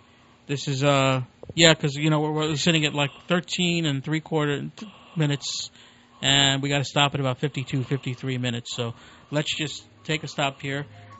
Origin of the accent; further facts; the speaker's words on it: Northeast, United States; where I grew up in the Northeast, it was very much of a business and how can you better yourself type of attitude.